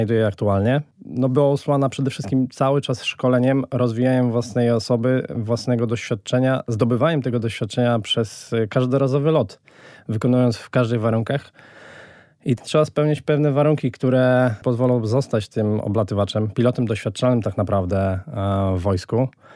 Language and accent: Polish; Dęblin, Lublin Voivodeship, Poland; Ja pochodzę z Dęblina, więc lotnictwo...